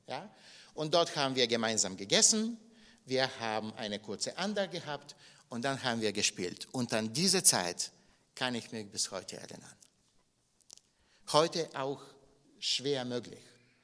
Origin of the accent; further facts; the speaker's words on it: Bulgaria; ich bin in Bulgarien aufgewachsen, in einer kleinen Gemeinde mit 60 Mitgliedern. Und wir waren damals 20 Kinder in dieser Gemeinde.